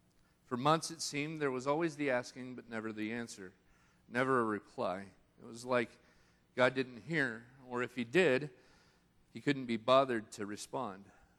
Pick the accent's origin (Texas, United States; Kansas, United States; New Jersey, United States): Kansas, United States; I wouldn't know what to do because I grew up here in Kansas.